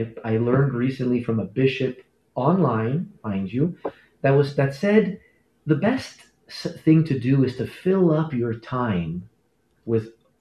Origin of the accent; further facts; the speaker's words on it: Quebec, Canada; You know, I'm from Quebec.